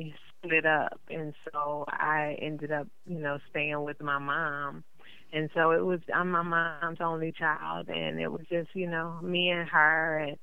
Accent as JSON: {"language": "English", "town": "New Orleans", "region": "Louisiana", "country": "United States", "tie": "born or raised there", "also_born_or_lived": "New York", "said": "I was born in New York and raised in New Orleans."}